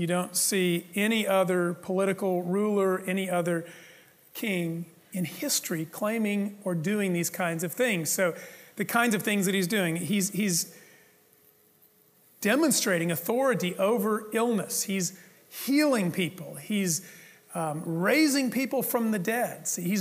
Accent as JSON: {"language": "English", "country": "United States", "said": "That's who we are. We're Americans."}